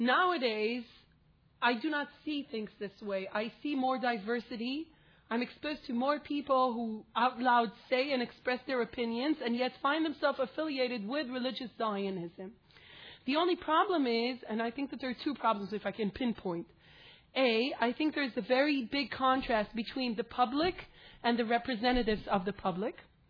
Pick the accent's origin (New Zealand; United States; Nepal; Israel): Israel; Akiva; English is a second language; when I was growing up in Akiva